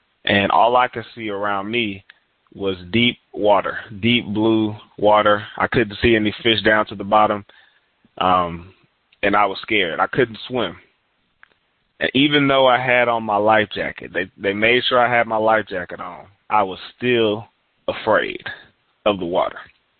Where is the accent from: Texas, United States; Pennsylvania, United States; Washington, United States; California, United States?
Texas, United States; Houston; my granddad, he used to live in Detroit, Michigan, and I'm from Houston.